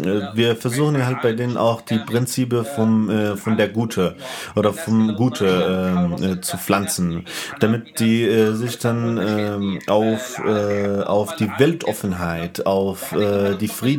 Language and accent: German; Syria; Weil wir als Syrer das Ziel haben, zurück in Heimatland zu kehren